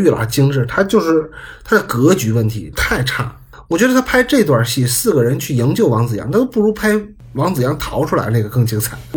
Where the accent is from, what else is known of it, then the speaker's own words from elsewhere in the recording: China; 我们中国人其实做事儿啊，想问题都挺有家国情怀的，都挺有天下观的。